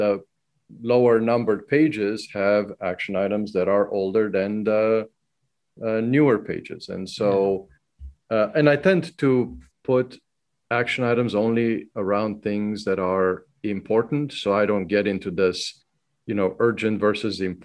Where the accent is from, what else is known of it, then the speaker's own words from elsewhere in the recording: Romania; First of all, growing up in Romania, I've used fountain pens as my way of writing.